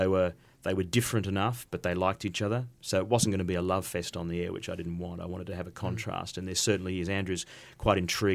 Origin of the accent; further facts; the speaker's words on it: Australia; As a Australian who went over there, I thought, well, it was all the United Kingdom